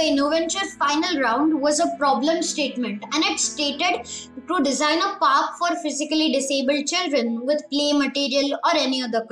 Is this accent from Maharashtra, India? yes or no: yes; Pune, Maharashtra, India; I'm from Pune. I'm in grade 5th, City Pride School, Nigdi, Pune.